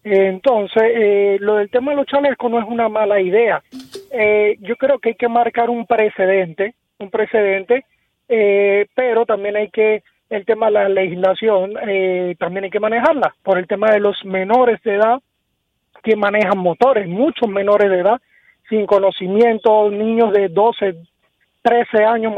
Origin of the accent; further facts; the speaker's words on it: Venezuela; moved away; Soy venezolano, pero tengo 8 años aquí en el país.